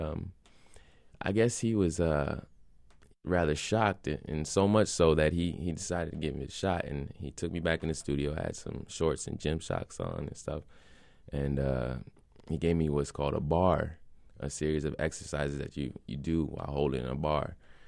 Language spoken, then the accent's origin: English; South Carolina, United States; Yeah. I mean, growing up in South Carolina, I heard two things about ballet.